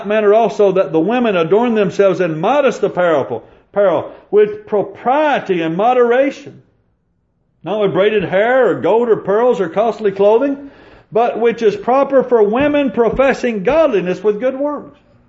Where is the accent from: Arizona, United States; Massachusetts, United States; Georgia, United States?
Georgia, United States; Savannah; The others are some people I grew up with back in Savannah.